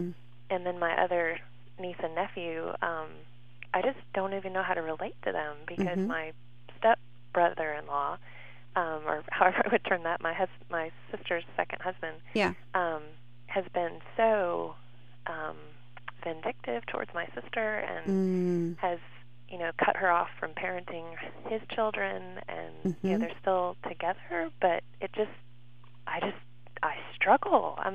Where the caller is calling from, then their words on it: Curtis, Wisconsin, United States; I'm calling from Curtis.